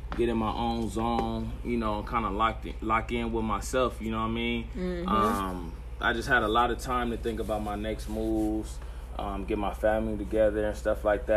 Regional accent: Los Angeles, California, United States; I'm from South Central California.

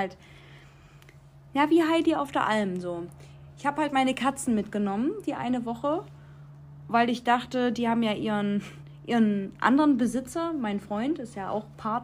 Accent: Thuringia, Germany; ich komme nicht von hier, ich komme aus Thüringen.

